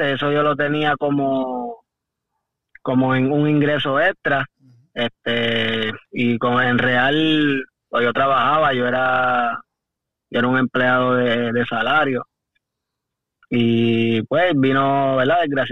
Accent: Santurce, San Juan, Puerto Rico; De Santurce.

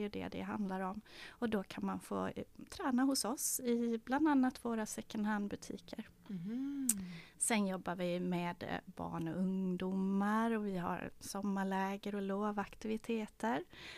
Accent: Oskarshamn, Kalmar County, Sweden; now in Öland, Sweden; Och jag är från Oskarshamn från början. Flyttade till Kalmar när jag skulle läsa.

